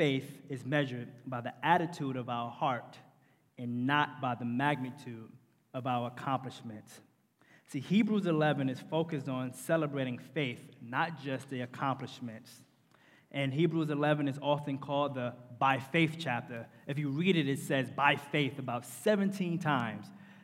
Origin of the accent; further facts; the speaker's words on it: New York, United States; But, hey, I'm from New York. I'm not a Giants fan, but when I moved here, you guys, wow, the heck.